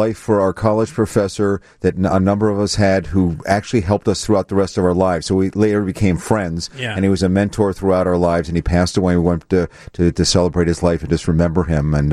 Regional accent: Philadelphia, Pennsylvania, United States; I grew up in Philadelphia with the Boss Jocks.

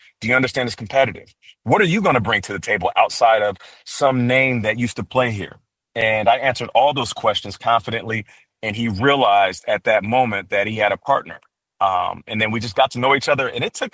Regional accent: Seattle, Washington, United States; So I'm originally from Seattle. When I was playing and living in Seattle at the time

